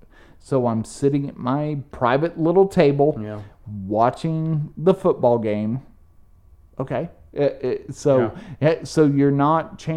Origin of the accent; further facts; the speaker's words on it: England, United Kingdom; You know, so as an English person, looking at the fact that, you know, Thanksgiving is this celebration